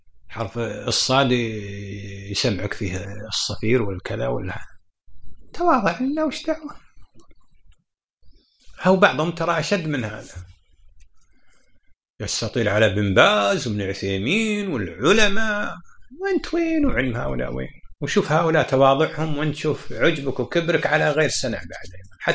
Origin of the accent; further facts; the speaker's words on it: Kuwait; بعضنا خليجيين يعني سعوديين وأنا كويتي